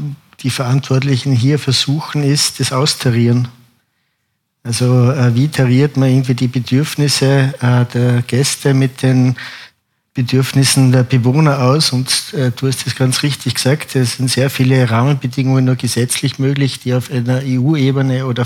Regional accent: Vienna, Austria; Also ich als Wiener, wie ich studiert habe, ich fast keine Wiener gekannt

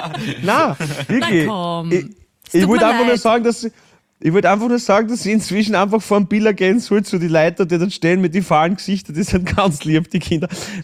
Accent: Lower Austria, Austria; wir sind nämlich aus dem Waldviertel

